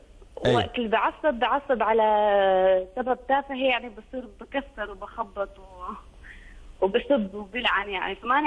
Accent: Syria; أنا سورية

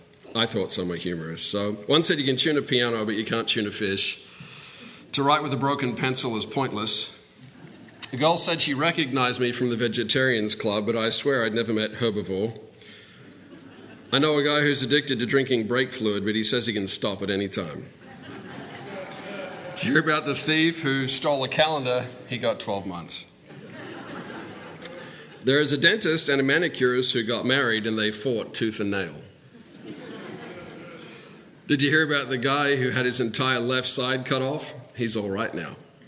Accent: Australia; I'm an Aussie.

